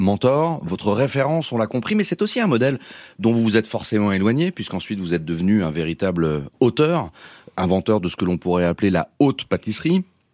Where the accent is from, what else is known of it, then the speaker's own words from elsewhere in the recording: Lyon, Auvergne-Rhône-Alpes, France; Bon, moi je suis lyonnais, hein, vous le savez